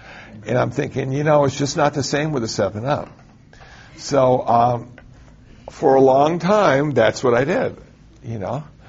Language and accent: English; Iowa City, Iowa, United States; born there; You know, I was born in Iowa City, Iowa, because my parents were in school